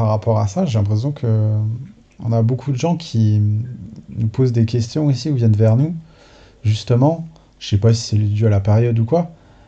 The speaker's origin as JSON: {"language": "French", "region": "Grand Est", "country": "France", "tie": "born or raised there", "lives_now": "south of France", "said": "Et je suis né presque dans les Vosges, voilà, et dans Lorraine. Alsace-Lorraine, c'était plus le coin où j'ai grandi"}